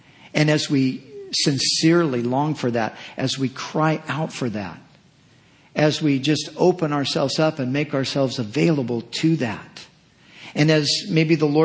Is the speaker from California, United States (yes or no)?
yes; California, United States; I live in California. I was born in California. My parents and grandparents were born in California. My wife's parents, you know, hey, we're Californians.